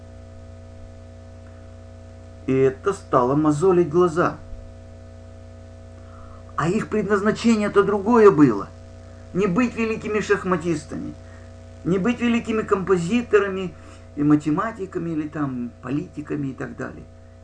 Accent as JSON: {"language": "Russian", "country": "Kyrgyzstan", "said": "Я, например, приехал со Средней Азии, из Киргизии, да?"}